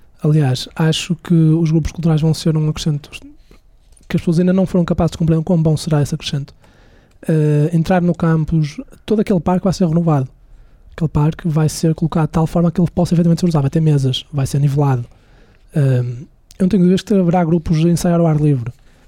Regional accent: Braga, Portugal; Eu sou de Braga, eu não conheço outro.

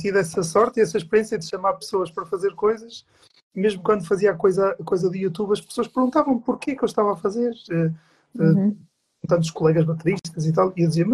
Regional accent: Amarante, Porto, Portugal; É verdade que eu não nasci em Braga, mas toda a minha família tem grandes raízes em Braga, porque. Eu de facto sou marantino

